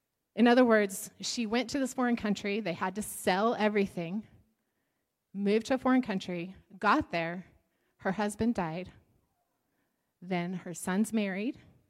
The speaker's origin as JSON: {"language": "English", "region": "New Mexico", "country": "United States", "said": "Okay, so I'm from New Mexico, and it's a great disappointment to her, but I do not speak Spanish."}